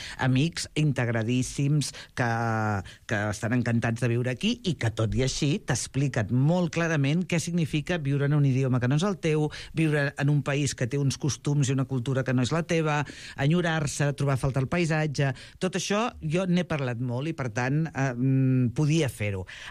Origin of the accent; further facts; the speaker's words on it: Figueres, Catalonia, Spain; now in Badalona, Spain; sóc badalonina i sóc figuerenca, perquè a més és que és la pura realitat.